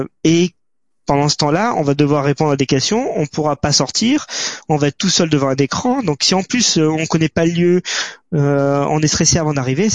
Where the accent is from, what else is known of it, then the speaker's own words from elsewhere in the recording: France; Alors moi, j'ai de la chance. En tant que français, je sais pas si c'est pareil au Québec.